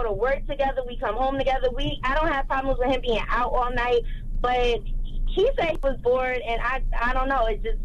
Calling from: Savannah, Georgia, United States; I'm calling from Savannah, Georgia.

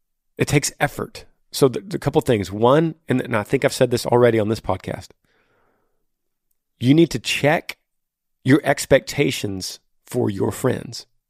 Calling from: New Mexico, United States; hey, Granger … from New Mexico.

